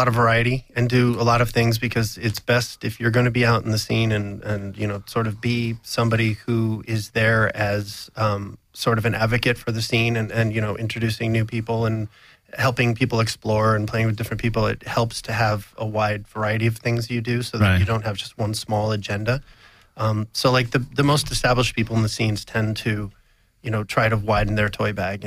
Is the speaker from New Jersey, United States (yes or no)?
no; New York, United States; moved away as an adult; No, I'm from New York. I moved out here 8 years ago.